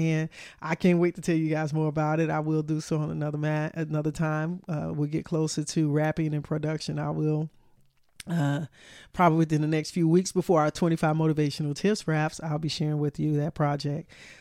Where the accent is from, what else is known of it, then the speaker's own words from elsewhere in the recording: Chicago, Illinois, United States; I'm from Chicago, so you know, roller skating is a thing, honey.